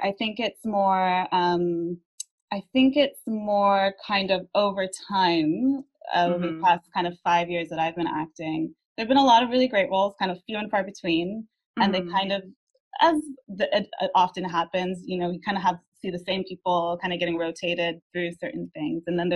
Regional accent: United States; moved away as an adult; now in United Kingdom; but I'm originally from the States, so that's where the accent comes from as well

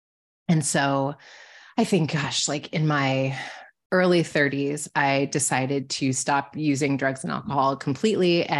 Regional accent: Omaha, Nebraska, United States; I grew up in Omaha, Nebraska. And when I grew up in Omaha, Nebraska, I was sort of the diversity.

